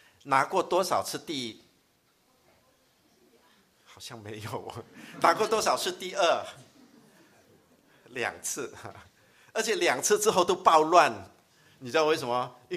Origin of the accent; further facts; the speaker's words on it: China; 所以说到这个观念呢，我们中国人还是很有见解的哈。